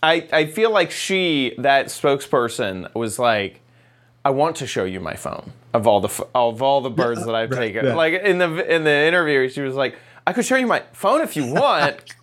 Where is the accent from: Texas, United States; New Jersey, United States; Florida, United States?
Texas, United States; in growing up in Texas, hummingbirds were absolutely a thing that we looked forward to seeing and had a feeder out in our yard.